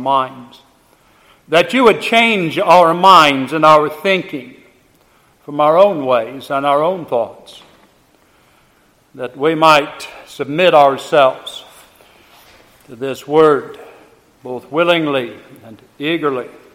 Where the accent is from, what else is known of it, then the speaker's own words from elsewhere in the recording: Illinois, United States; When I was a little boy growing up in Illinois on a farm, we had a very large front yard made for a great place for me and for my brothers to play.